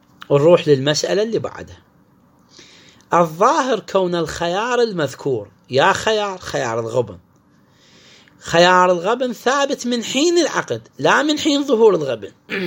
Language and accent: Arabic; Iraq; هو أكو 50 دينار عندنا بالعراق؟